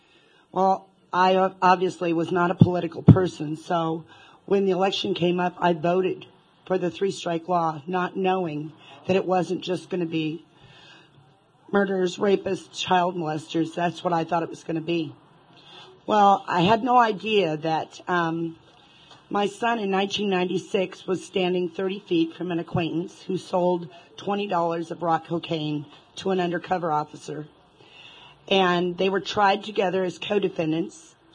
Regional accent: California, United States; We're from Northern California, and I live in Southern California.

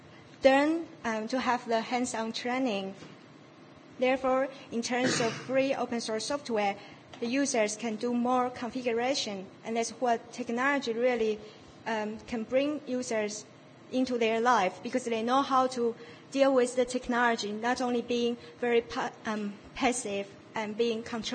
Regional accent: Taiwan; now in York, United Kingdom; I'm from Taiwan.

